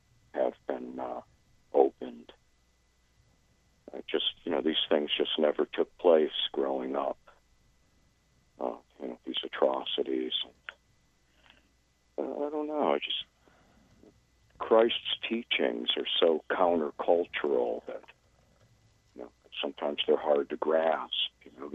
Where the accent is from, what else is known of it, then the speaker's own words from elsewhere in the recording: Hartford, Connecticut, United States; now in Tampa, United States; Yeah, just I was born in Connecticut and was raised in the Hartford area. My sister is still up there.